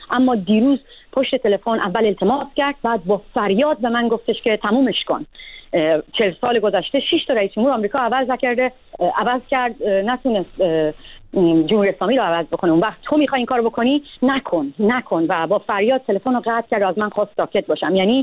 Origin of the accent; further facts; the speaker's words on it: Babol, Mazandaran, Iran; رفتن توی شهر خودم بابل حمله کردن